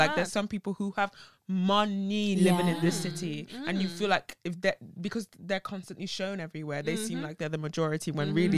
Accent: Sheffield, Yorkshire and the Humber, United Kingdom; I grew up in Sheffield

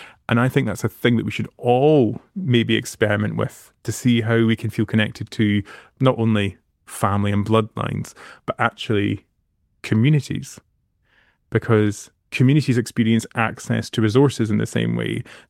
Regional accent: Paisley, Scotland, United Kingdom; I say buttery, but then I'm from Paisley, so I would say buttery because I have to try and pronounce every syllable or it just slurs out my mouth.

